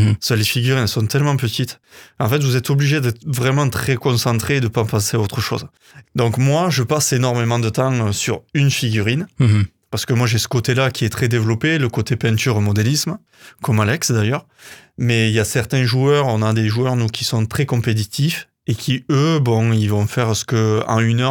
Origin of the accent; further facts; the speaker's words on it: Occitanie, France; Parce que moi je viens en fait du Couserans, c'est pas loin